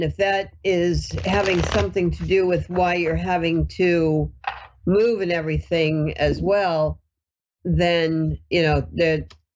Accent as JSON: {"language": "English", "region": "New Hampshire", "country": "United States", "said": "I am originally from New Hampshire and it has always been our only area code. So it signifies us. And then 63 is the year I was born"}